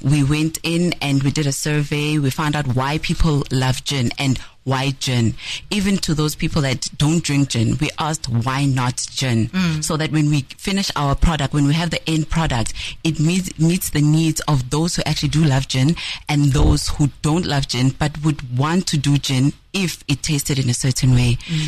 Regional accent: Nelspruit, Mpumalanga, South Africa; also born or lived in Cape Town; is born and bred in Nelspruit. I furthered my studies in Cape Town and qualified as a quantity surveyor.

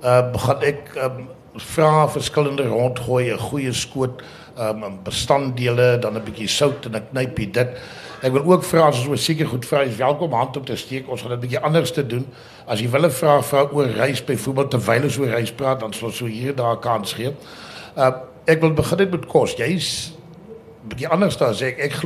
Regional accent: Northern Cape, South Africa; ek wat in die Karoo groot geword het, Namakoland, waar water 'n wonderlike ding is

